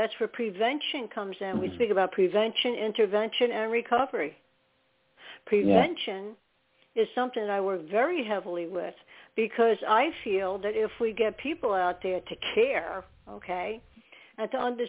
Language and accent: English; New York, United States; born there; now in New Jersey, United States; Right now I'm in New Jersey. I wasn't born in New Jersey. I was born in New York. But I'm in New Jersey.